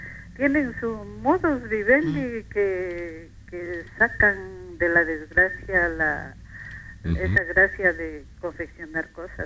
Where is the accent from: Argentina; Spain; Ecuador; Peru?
Ecuador; Somos bellos los ecuatorianos. Viva los ecuatorianos